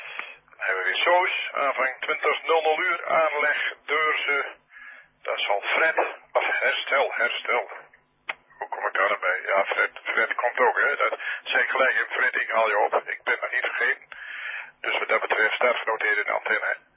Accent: Drenthe, Netherlands; Ja, ik kom niet uit Ogeveen, hoor. Maar uit in de buurt van Hassen.

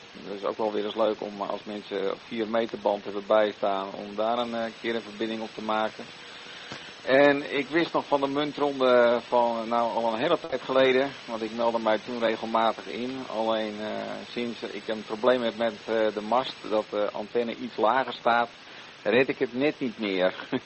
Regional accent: Alkmaar, North Holland, Netherlands; Ik kom natuurlijk uit de Alkmaar

